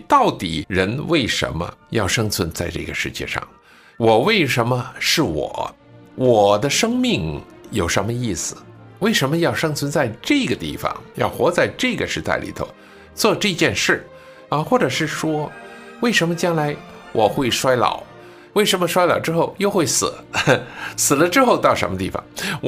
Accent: Guangdong, China; 我是广东人，广东人有一句话呢我常听的

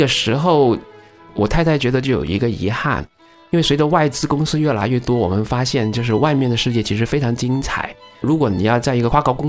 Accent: Guangzhou, Guangdong, China; 我是在广州出生，我出生在中山大学，中大附小，中大附中，一直到35岁以前，我基本上我的世界就是中大的5平方公里的

